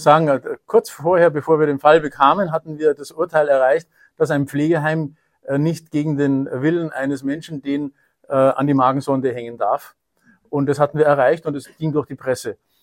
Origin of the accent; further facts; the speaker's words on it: Munich, Bavaria, Germany; moved away as an adult; now in Austria; Ich bin zwar Südtiroler Vorfahren, aber in München geboren und in München gewesen und in München studiert und in München geblieben, bis jetzt die Auswanderung nach Österreich erfolgt.